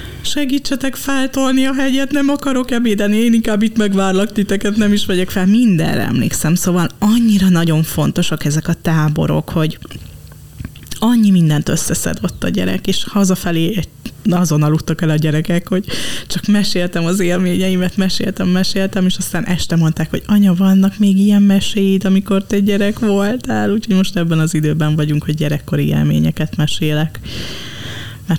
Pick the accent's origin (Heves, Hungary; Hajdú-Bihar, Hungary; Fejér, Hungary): Fejér, Hungary; Dunaújváros; És én dunaújvárosi vagyok.